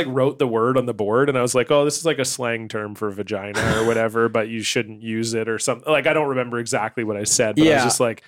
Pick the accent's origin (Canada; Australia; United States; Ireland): Canada; Ontario; moved away; So when I moved here from Ontario